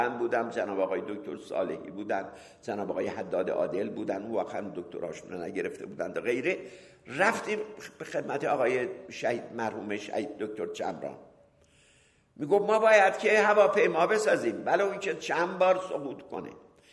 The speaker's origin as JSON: {"language": "Persian", "country": "Iran", "said": "گفتم ایرانی."}